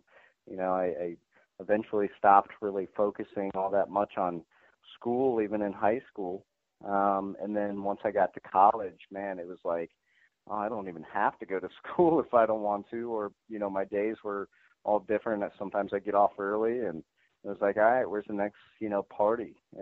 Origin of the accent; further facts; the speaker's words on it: Columbus, Ohio, United States; As I said earlier, I grew up in Columbus, Ohio, and coming into high school, I was, you know, a pretty shy guy.